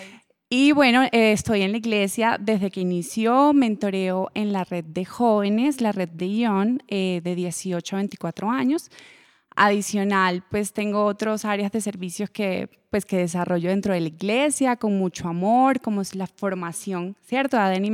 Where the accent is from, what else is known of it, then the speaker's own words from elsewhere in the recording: Venezuela; accent: Venezuelan paisa; now in Colombia; soy de Venezuela y me van a sentir el acento venezolano paisa.